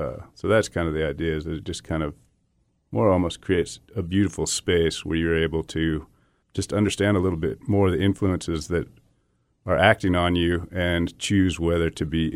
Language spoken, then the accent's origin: English; San Francisco, California, United States; And we're both from San Francisco, which is very biased in one direction.